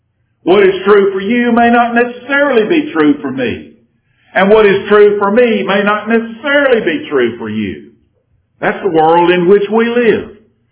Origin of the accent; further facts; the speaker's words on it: United States; what my circumstances were when I was growing up in America.